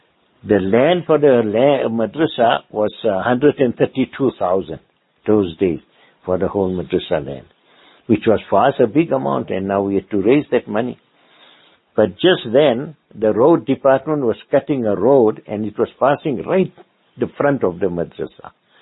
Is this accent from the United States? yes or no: no; India; English is a second language; when I came from India, it was my very keen desire to translate our Kabir's books into English.